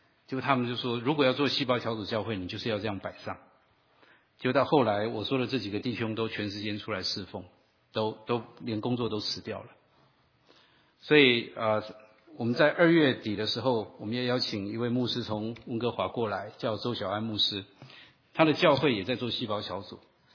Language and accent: Chinese; northern Taiwan, Taiwan; 我记得我小时候我们家的附近那时候还很多的稻田，那在台湾的我在台湾长大，然后稻子一年可以收2次